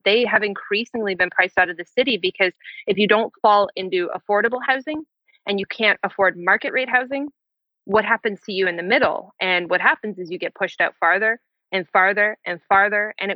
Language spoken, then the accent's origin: English; Toronto, Ontario, Canada; where I grew up, I'm from Toronto. It is the default that there are apartment buildings that surround where the public transit stops are.